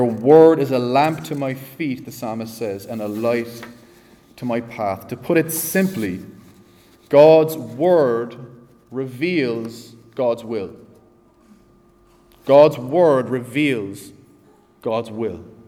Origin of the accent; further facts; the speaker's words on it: Ireland; No, that's the Irish way of doing it. And I can say that because I'm an Irishman.